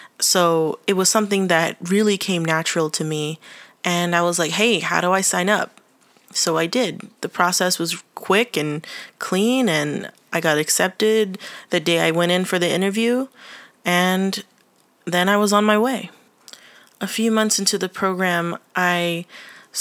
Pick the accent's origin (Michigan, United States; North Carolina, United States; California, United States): California, United States; San Francisco; I'm from San Francisco and I'm 19 years old.